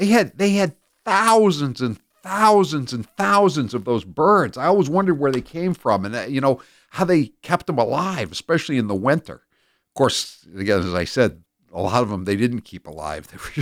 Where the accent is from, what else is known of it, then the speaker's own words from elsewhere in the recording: Framingham, Massachusetts, United States; I grew up in Framingham, would go to either the Hojo across from Shoppers World on Route 9 or the one on the Mass Pike.